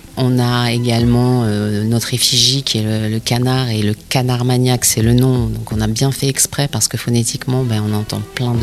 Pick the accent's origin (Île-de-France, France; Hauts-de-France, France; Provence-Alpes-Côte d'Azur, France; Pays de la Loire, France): Île-de-France, France; Alors moi j'arrive de la région parisienne. J'ai passé ma seconde, ma première et ma terminale sur l'île Jourdain. Puis j'ai passé mon bac à Auch et j'ai fait ma première année d'études sur Toulouse.